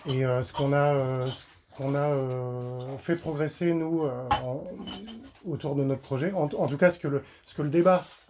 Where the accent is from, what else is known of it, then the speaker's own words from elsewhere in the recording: Hauts-de-France, France; Je viens du Pas-de-Calais